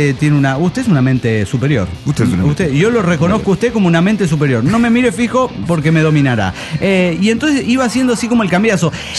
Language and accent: Spanish; Monterrey, Nuevo León, Mexico; de la ciudad de las montañas, Monterrey.